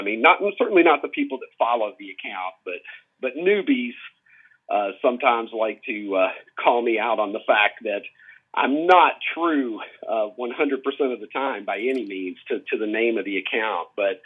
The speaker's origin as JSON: {"language": "English", "town": "Horse Cave", "region": "Kentucky", "country": "United States", "said": "Well, I am from the metropolis of Horse Cave, Kentucky. That's my origin story. Population 2000, one red light"}